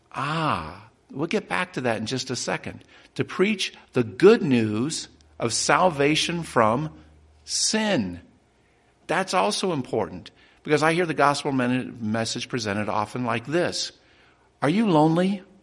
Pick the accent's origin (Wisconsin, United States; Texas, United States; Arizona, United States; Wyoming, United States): Wyoming, United States; Cheyenne; Yeah, I grew up in Cheyenne. Cheyenne's chock full of Mormons.